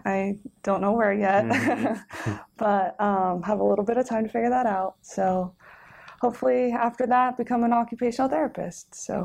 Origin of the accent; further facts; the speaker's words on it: Berthoud, Colorado, United States; So I'm from Colorado. I'm from a really small town called Berthoud, Colorado. And from being from Colorado, I would always do outdoor activities such as hiking, going to lakes.